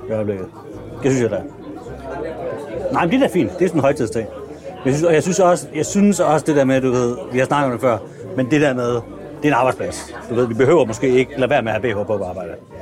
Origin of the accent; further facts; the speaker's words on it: Skanderborg, Central Denmark Region, Denmark; Jamen, det er 66. Skanderborg. Men det er jo ikke inde i Skanderborg by.